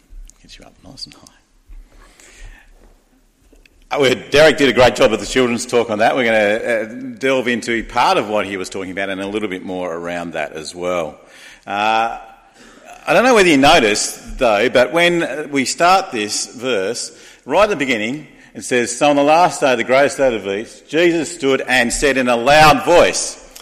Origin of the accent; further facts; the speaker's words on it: Tasmania, Australia; As we were working towards my mother-in-law's funeral, we're from Tasmania.